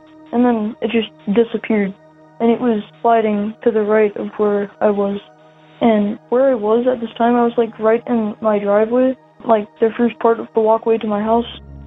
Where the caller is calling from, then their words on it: Manhattan, Kansas, United States; I'm calling you from Manhattan, Kansas.